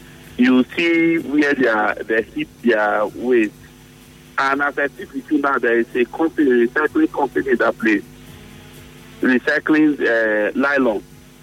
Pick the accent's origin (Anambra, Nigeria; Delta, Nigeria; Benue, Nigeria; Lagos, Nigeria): Lagos, Nigeria; I grew up in Lagos while I school in Calabar.